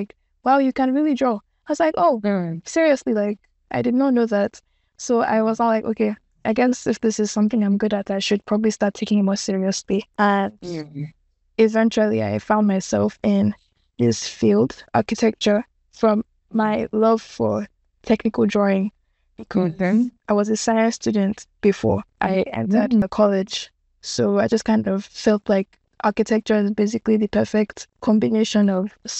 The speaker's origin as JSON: {"language": "English", "region": "Lagos", "country": "Nigeria", "tie": "born or raised there", "said": "As a young artist, growing up in Lagos, like as an Igbo person too, growing up around other, you know, ethnicities, not just Igbo, like Yoruba, Hausa, Edo, and so on."}